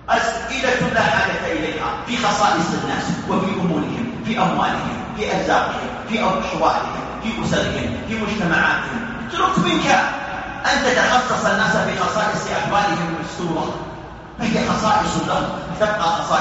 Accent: Saudi Arabia; في بلادنا المملكة العربية السعودية

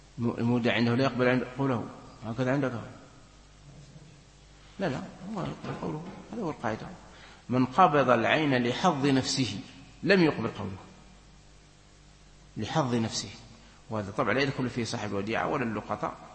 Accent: Algeria; عندنا في الجزائر

